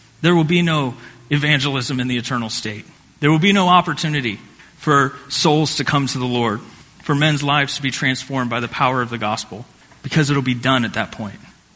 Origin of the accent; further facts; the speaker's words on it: Indiana, United States; This one comes from my home state of Indiana.